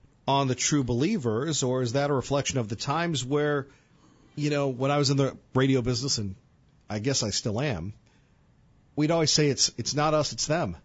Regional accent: United States; As an American. Tough to say.

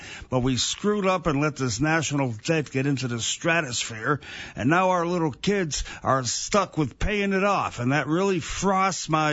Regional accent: Ireland; as an Irishman, it kindles my wrath to the max

